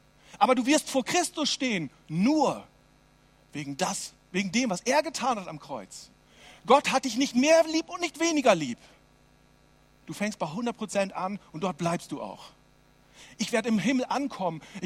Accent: Lower Saxony, Germany; Also ich komme aus dem Herzen Ostfrieslands. Ja? Da bin ich groß geworden.

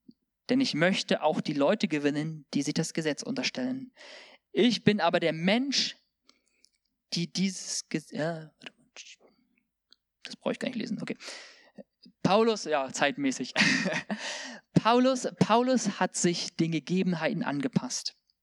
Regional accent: Eswatini; Bei uns in Swasiland ist es zum Beispiel so, wir haben eine sehr, sehr große Armutsschicht.

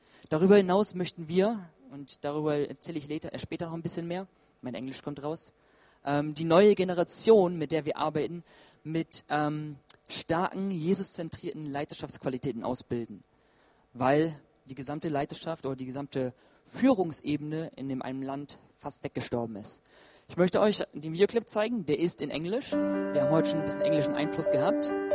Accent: Eswatini; Bei uns in Swasiland

